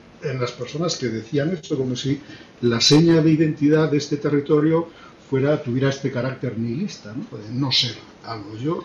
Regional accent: León, Castile and León, Spain; nosotros como tal, en León somos un extremo, en Castilla y León somos un extremo

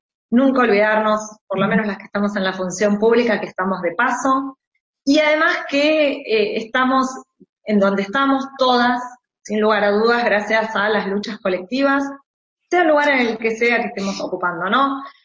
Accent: Argentina; en mi país con Evita, con nuestras piqueteras, como parte de la resistencia popular contra el neoliberalismo de los años 90, con nuestras madres y abuelas de Plaza de Mayo

